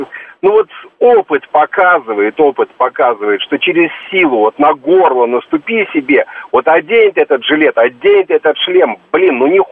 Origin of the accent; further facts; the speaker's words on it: Saint Petersburg, Russia; Я там сам из Питера, в те края там знаю.